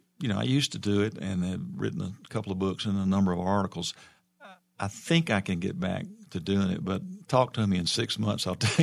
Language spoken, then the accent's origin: English; Arkansas, United States; Oh, I'm born and raised in Arkansas. I get mad at the state about half the time and the way we do, but it's my home, and I would never leave here, I don't think.